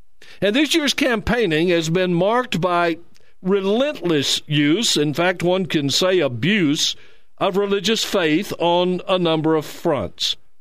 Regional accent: Monroe, Louisiana, United States; We're broadcasting this week from my hometown, Monroe, Louisiana.

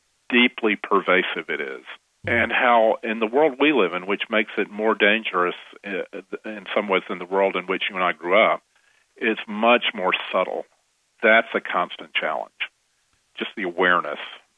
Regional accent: the South, United States; I'm a Southerner, and I am aware of how racial prejudice is part of the air that I breathed growing up.

